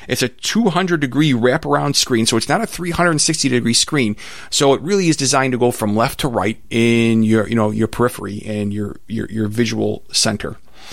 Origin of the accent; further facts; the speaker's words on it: Chicago, Illinois, United States; I'm a Chicagoan. I'm an American.